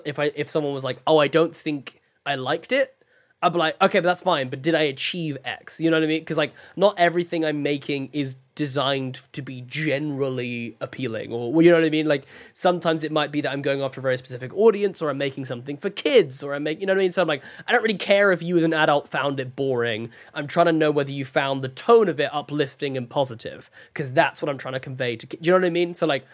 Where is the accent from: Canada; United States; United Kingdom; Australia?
United Kingdom; England; it's very easy to be self-deprecating, you know, as an Englishman.